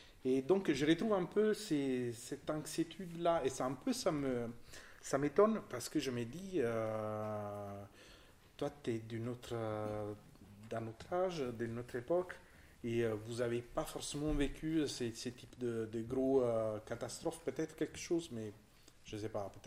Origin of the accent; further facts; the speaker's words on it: Southern Italy, Italy; French is a second language; now in France; Je suis originaire du sud de l'Italie, plutôt citadin.